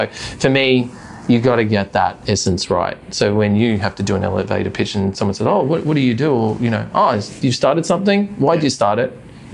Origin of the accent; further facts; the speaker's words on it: Australia; moved away as an adult; I mean, even just, for me as an Aussie and then working in Europe, when you meet people, it's a handshake, a hug.